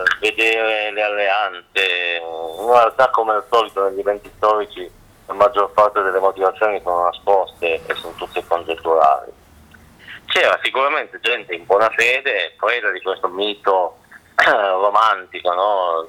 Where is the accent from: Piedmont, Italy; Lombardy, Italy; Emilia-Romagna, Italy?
Piedmont, Italy; c'è stata una predominanza di una visione piemontese, io sono piemontese